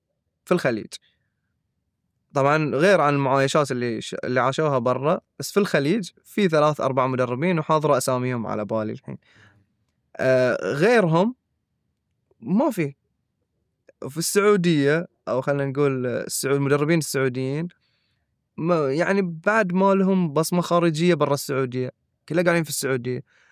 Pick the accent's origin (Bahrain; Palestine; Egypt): Bahrain; المواهب اللي عندنا في البحرين أغلب الأحيان تبدي منافستها في عمر 9-8 سنوات